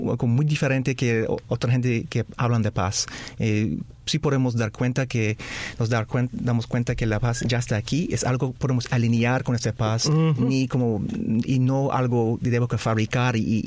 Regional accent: Montreal, Quebec, Canada; Sí, soy de Canadá, nací en Montreal, Canadá, y pues enseñé como a muchos años como solo un profesor de inglés y también en colegios internacionales en inglés

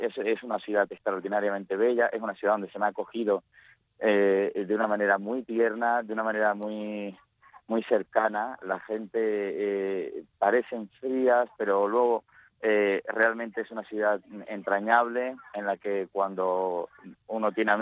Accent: Cuba; moved away as an adult; now in Valladolid, Spain; yo vine a Valladolid a hacer este máster de filología hispánica y realmente yo salí de Cuba

